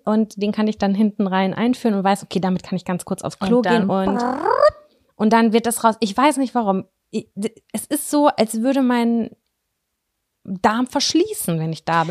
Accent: Lübbecke, North Rhine-Westphalia, Germany; entschuldigen Sie, ich komme aus Lübbecke und ich bringe da jetzt was raus.

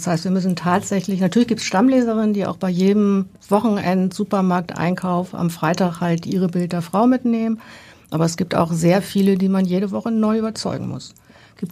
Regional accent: Lunestedt, Lower Saxony, Germany; Nee, ich komme aus dem Landkreis Cuxhaven, okay. Und da aus einem kleinen Örtchen namens Lunestedt.

